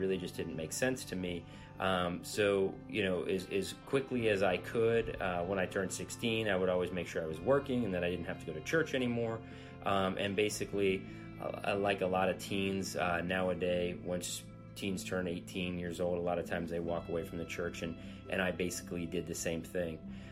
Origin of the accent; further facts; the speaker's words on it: Florida, United States; I was born and raised here in Florida, and I was raised Catholic.